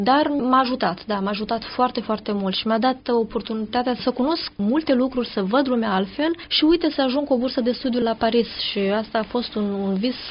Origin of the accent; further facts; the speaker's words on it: Bârlad, Vaslui County, Romania; moved away as an adult; now in Rome, Italy; Din Bârlad, județul Vaslui.